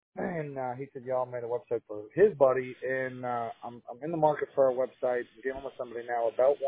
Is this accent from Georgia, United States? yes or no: no; Texas, United States; I'm from New Brunswick, Texas.